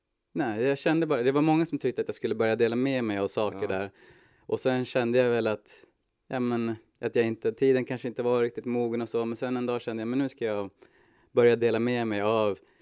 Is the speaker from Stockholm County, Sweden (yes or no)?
no; Hudiksvall, Gävleborg County, Sweden; Jag är född och uppvuxen i Hudiksvall.